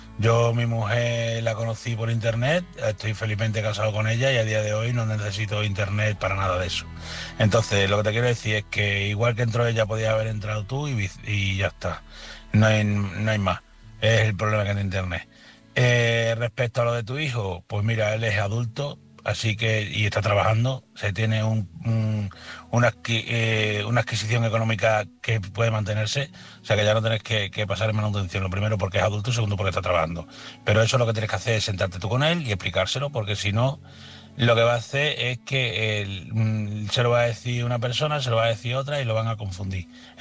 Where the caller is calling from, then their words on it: Badajoz, Extremadura, Spain; de Badajoz, corresponsal de Badajoz.